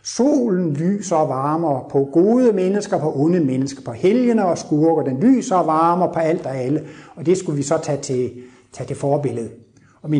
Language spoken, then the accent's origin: Danish; Jutland, Denmark; Og jeg kommer fra Jylland og er sådan lidt deprimeret og har et jysk tungsind.